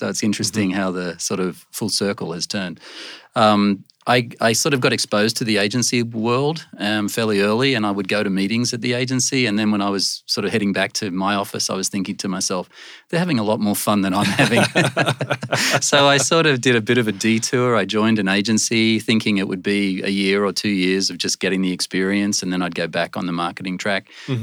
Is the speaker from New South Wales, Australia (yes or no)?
yes; Sydney, New South Wales, Australia; moved away as an adult; now in New York, United States; Originally from Sydney, Australia, but came to New York relatively early in my career.